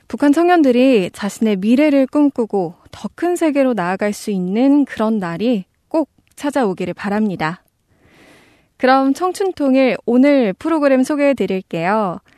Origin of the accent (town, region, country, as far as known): Seoul, South Korea